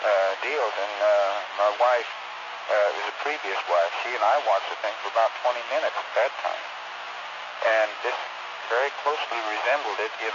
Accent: Oregon, United States; Incidentally, years back, I'm from Eastern Oregon Desert Country.

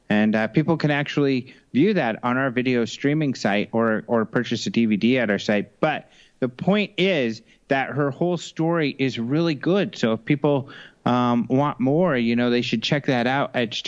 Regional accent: Colorado, United States; I'm from Colorado and I used to love the snow.

